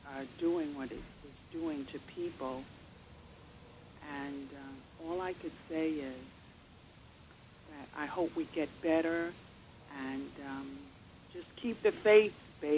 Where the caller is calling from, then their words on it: Brooklyn, New York, United States; I'm calling from Brooklyn.